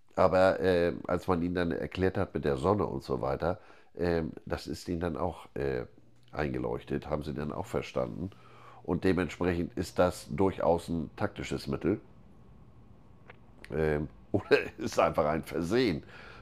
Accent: Flensburg, Schleswig-Holstein, Germany; da wo ich herkomme, da ist dein Name ein Sammelbegriff. Also bei uns oben in Flensburg, Hansen, Petersen, gibt es mehr als zwei.

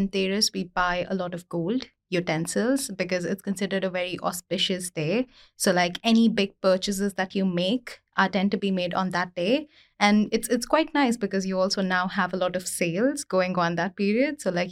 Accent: Andhra Pradesh, India; In my culture, I come from Andhra Pradesh

